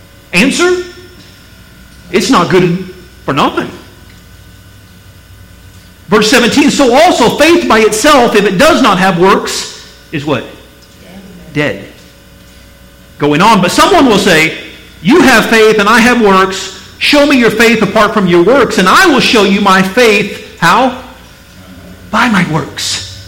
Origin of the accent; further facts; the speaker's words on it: Missouri, United States; I'm from Missouri. Show me you love me.